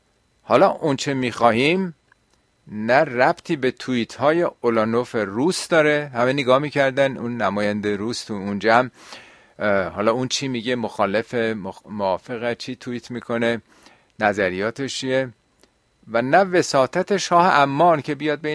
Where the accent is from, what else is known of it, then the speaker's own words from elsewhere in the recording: Iran; در این 1 ماه فهمیدیم ما چقدر ایرانی هستیم، چقدر همه ایرانی هستیم